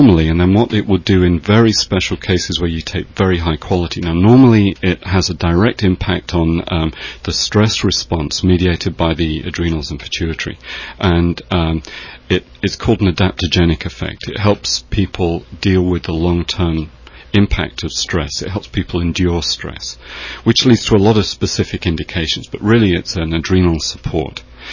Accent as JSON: {"language": "English", "region": "England", "country": "United Kingdom", "accent": "English", "said": "My English accent, I don't know if I'm pronouncing that right."}